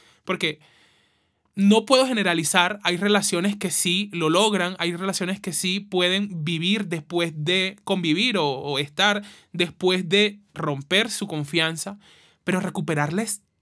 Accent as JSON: {"language": "Spanish", "region": "La Guajira", "country": "Colombia", "said": "en lugares como de donde yo soy, Costa, Guajira, hay mucho machismo"}